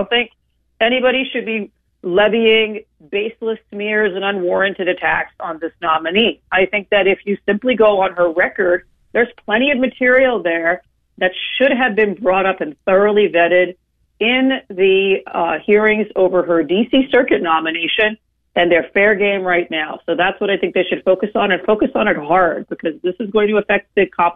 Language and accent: English; Deep South, United States; It's a history a long time ago, and I grew up in the Deep South.